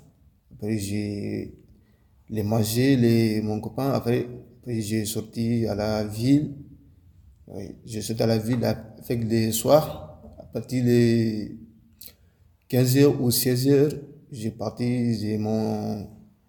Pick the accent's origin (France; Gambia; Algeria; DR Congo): Gambia; French is a second language; moved away; parce que moi j'ai quitté les Gambie, moi je prends les bus des Gambie, après j'ai venu au Sénégal dans quelques 5 heures de temps, avec mon copain